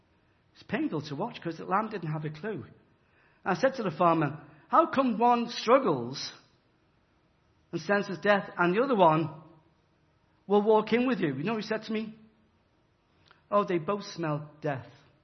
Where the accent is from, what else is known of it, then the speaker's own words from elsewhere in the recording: Liverpool, North West England, United Kingdom; So I was brought up in Liverpool, and burned there.